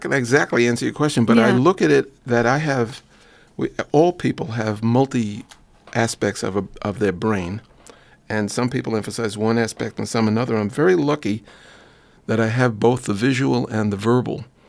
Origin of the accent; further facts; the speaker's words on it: New York, United States; I grew up in New York, in Brooklyn, and in Manhattan